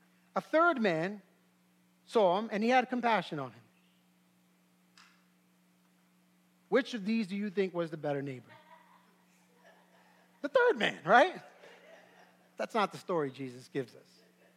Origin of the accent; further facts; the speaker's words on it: Brooklyn, New York, United States; You know, many of you know I grew up in East New York. I grew up in Brooklyn.